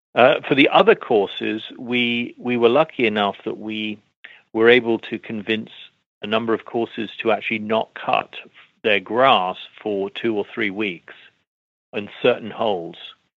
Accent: Scotland, United Kingdom; I grew up in Scotland, so I do know about a bit of weather.

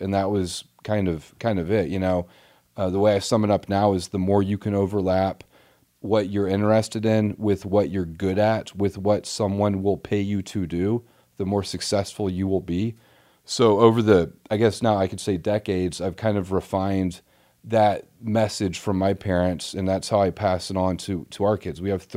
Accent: Roswell, Georgia, United States; So I grew up born and raised in Roswell, Georgia, just north of Atlanta a little bit.

